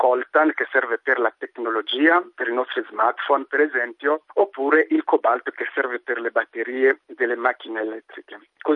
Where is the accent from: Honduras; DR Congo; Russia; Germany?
DR Congo; Vengo dalla Repubblica Democratica del Congo